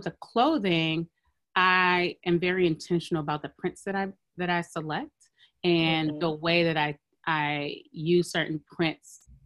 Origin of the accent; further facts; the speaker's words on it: Oakland, California, United States; born there; So, a little background, I'm like I said before, I'm Nigerian American. So I was, both of my parents are Nigerian. I was born here in Oakland.